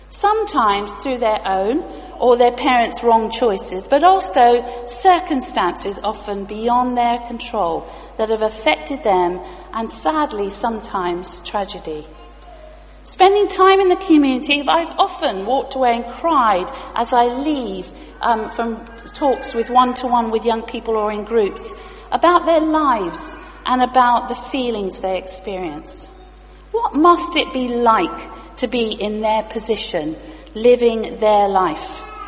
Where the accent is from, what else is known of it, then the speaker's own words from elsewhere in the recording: India; also born or lived in Pakistan; now in United Kingdom; although I grew up in India and Pakistan